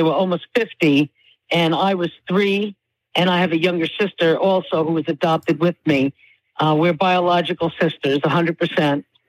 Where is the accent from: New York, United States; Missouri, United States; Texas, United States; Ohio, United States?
New York, United States; I was raised on Long Island in New York.